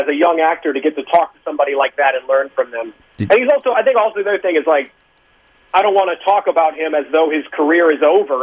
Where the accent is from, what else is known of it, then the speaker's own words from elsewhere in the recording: Iowa, United States; also born or lived in Brooklyn; Like, I grew up in Iowa, tiny little town in Iowa, moved to Brooklyn about 9 years ago, and now I'm out west